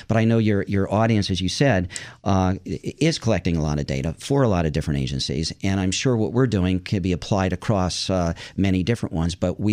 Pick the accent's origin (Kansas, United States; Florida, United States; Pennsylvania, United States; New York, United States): Pennsylvania, United States; Shamokin; I grew up in Central PA, a coal town, and then went to college in Pennsylvania and ended up working in Bluebell, Pennsylvania for Unisys, and then built my company in Malvern, which is right outside Philly.